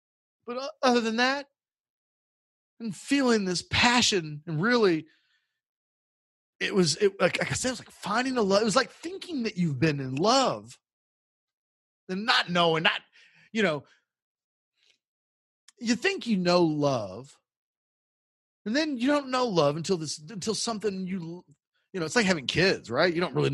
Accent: United States; you know, I'm American.

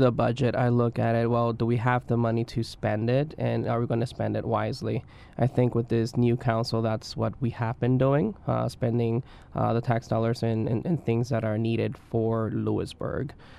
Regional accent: Puerto Rico; moved away as an adult; I've been living in the area about 10 to 11 years. I moved from Puerto Rico, that's where I lived, and went to school. But I came here for college.

